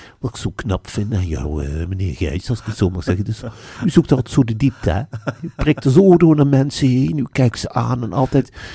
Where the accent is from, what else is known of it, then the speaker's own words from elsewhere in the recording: Velp, Gelderland, Netherlands; Ik kwam heel bleu eigenlijk uit Arnhem-Velp in Nijmegen wonen.